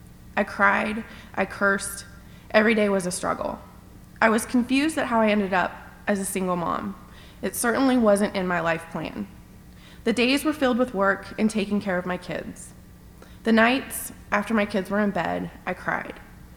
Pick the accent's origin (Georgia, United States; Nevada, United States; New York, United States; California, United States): California, United States; Fresno; born there; I was born in Fresno, California, and was raised Catholic, really Catholic. I went to Catholic school for 12 years